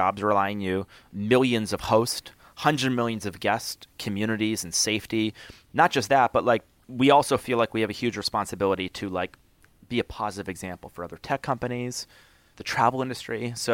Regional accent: Albany, New York, United States; I grew up in Albany, New York. My mom was a social worker, and so she didn't make a lot of money.

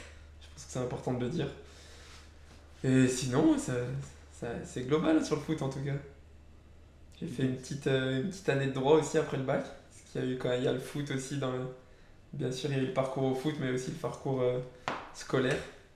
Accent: Annecy, Auvergne-Rhône-Alpes, France; born there; Je suis né à Annecy.

